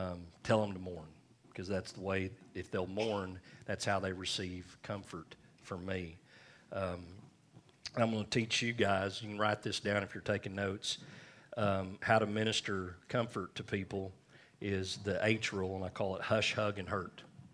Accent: United States; A lot of reasons, but two of them are I'm an American and I'm a male.

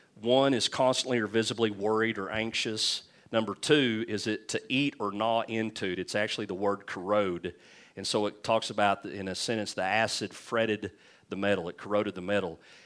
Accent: Leedy, Oklahoma, United States; Lord, but I'm stuck in Leedy in my hometown. Can't seem to get out of here.

